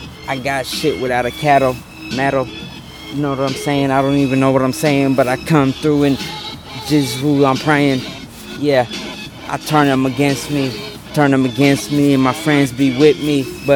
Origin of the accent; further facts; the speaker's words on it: Seattle, Washington, United States; Yeah, I'm from Seattle.